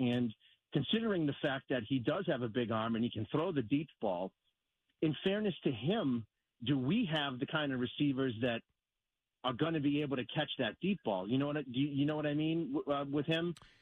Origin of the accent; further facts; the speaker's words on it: United States; I'm an American. I would die for someone's right to say whatever they want.